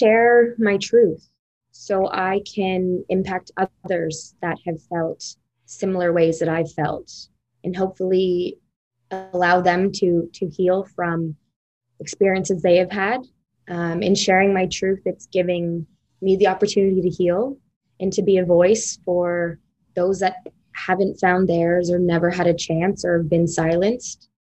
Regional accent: Oakville, Ontario, Canada; Obviously, growing up in Oakville, disconnected from my Indigenous side, from my father, from my family, my grandmother, I was completely disconnected from anything Indigenous. Obviously, it's a privileged white community, Oakville.

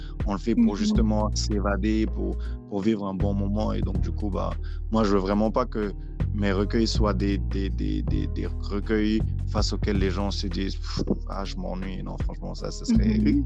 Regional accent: Senegal; first language Wolof; French is a second language; je ne peux pas écrire dans ma langue locale, dans ma langue maternelle, le fond, tu vois

